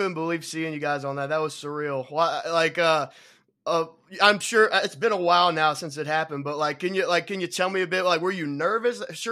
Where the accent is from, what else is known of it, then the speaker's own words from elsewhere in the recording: Cincinnati, Ohio, United States; I'm from Cincinnati